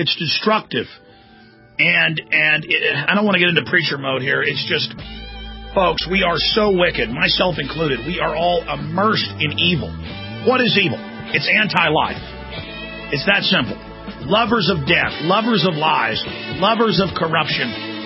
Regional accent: the South, United States

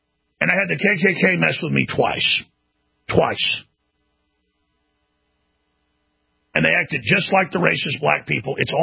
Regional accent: Dallas, Texas, United States; That said, I grew up in Dallas, Texas, and I had a lot of black friends as I played sports

